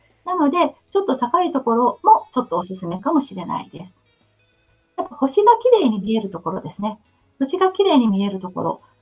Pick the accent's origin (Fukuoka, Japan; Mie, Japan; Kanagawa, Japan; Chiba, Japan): Kanagawa, Japan; Kamakura; also born or lived in Yokohama; 私も横浜生まれで、鎌倉で育ってるので、江ノ島がすごく近いんですね。